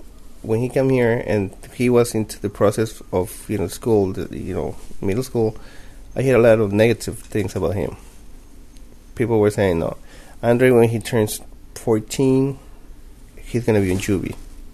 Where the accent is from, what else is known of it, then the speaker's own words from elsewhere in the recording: Tijuana, Baja California, Mexico; also born or lived in Guadalajara; Originally from the from Mexico. I was born in Guadalajara and I was raised back in down in Tijuana.